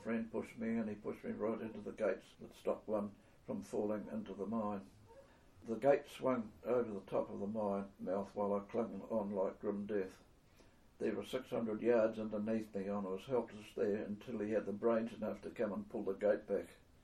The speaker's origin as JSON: {"language": "English", "region": "Yorkshire and the Humber", "country": "United Kingdom", "tie": "born there", "said": "I was born in Dartfield, Yorkshire, on the 22nd of April, 1887."}